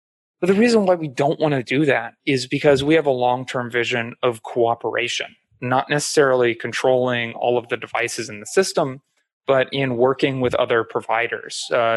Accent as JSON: {"language": "English", "country": "United States", "said": "if I, as an American, were to try and go and build a bunch of fiber in certain countries, they would stop me from doing it."}